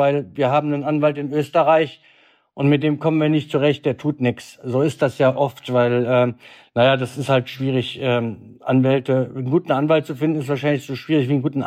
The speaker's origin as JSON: {"language": "German", "town": "Düren", "region": "North Rhine-Westphalia", "country": "Germany", "said": "Ich komme aus Düren"}